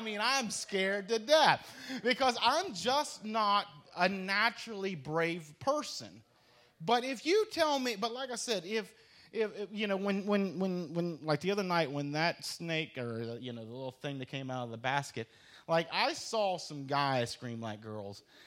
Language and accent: English; West Virginia, United States; we growing up in West Virginia, you have to take hunter safety course in order to hunt and handle firearms.